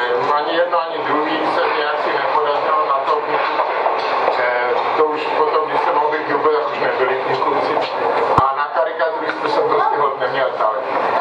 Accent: Prague, Czechia; já můžu vyprávět pouze o Praze, až jsem Pražák, nebo jsem Pražák, je krásný.

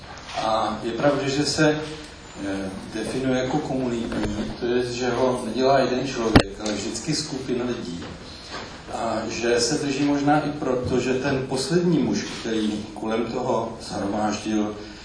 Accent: Říčany, Central Bohemian Region, Czechia; jsem z Říčan. Jsem farář

